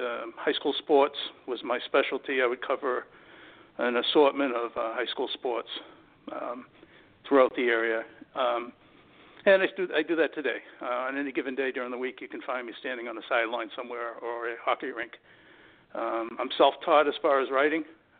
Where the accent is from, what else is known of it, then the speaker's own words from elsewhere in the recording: Massachusetts, United States; I live in the Boston area in a little suburban town about 30 minutes north of the city. I grew up in Massachusetts entirely.